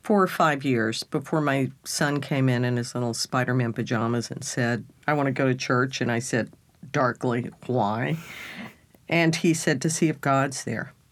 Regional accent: Texas, United States; It was bad enough being a Texan and then a redneck and then not educated.

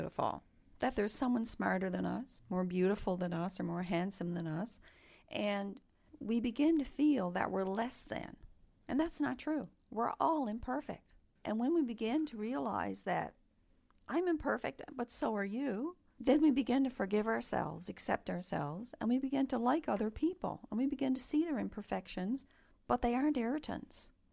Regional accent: Newfoundland and Labrador, Canada; I grew up in Newfoundland.

